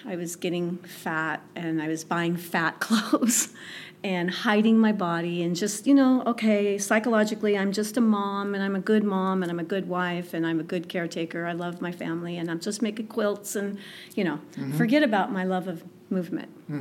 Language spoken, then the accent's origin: English; Pomona, California, United States; born there; I was born in California, in Pomona, and I moved here to the Coachella Valley in 1997 to help take care of my in-laws at the time, and we've been here ever since.